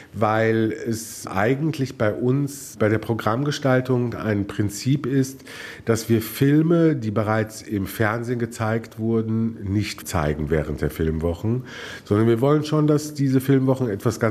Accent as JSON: {"language": "German", "town": "Frankfurt", "region": "Hesse", "country": "Germany", "tie": "born or raised there", "said": "Frankfurt ist meine Heimat."}